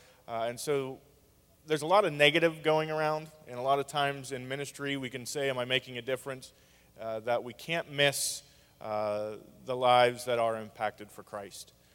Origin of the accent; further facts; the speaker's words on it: Pennsylvania, United States; I realize I'm from Pennsylvania, so you say it different